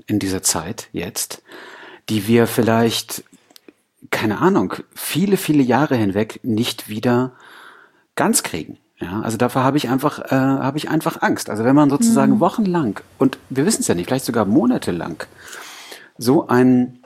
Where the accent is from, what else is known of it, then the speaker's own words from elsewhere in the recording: East Germany, Germany; als Ossi-Kind